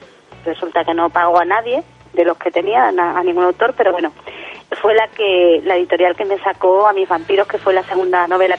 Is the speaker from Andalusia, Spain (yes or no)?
yes; Jerez de la Frontera, Andalusia, Spain; Que aquí en Jerez, mi tierra, cuando era pequeña pues podías cambiarlo en la plaza